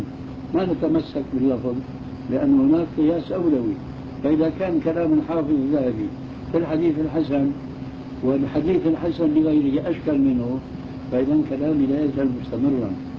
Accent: Syria

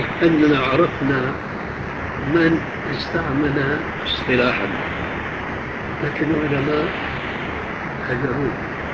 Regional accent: Damascus, Damascus Governorate, Syria; ليس كمبيوتر ريت فوق النفط وكيلة عندنا في دمشق

